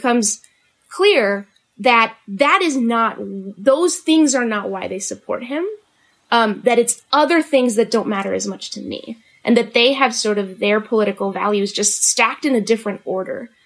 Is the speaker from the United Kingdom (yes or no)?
no; Mexico; now in United States; this year, my family marks 20 years as American citizens. We're Mexican immigrants.